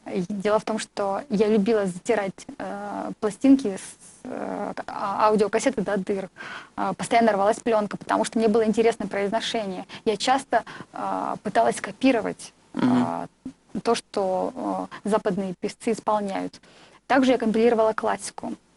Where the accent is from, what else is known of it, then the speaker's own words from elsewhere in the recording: Krasnoturinsk, Sverdlovsk Oblast, Russia; у себя на Урале, в городе Краснотуринске. В общем, откуда я родом.